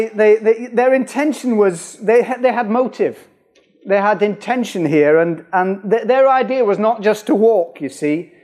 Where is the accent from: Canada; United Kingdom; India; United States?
United Kingdom; I mean, we're British, aren't we? It won't come to Britain.